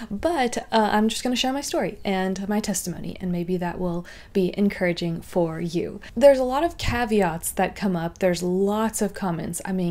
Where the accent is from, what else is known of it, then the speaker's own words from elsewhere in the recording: United States; He's from South Africa, I'm from America.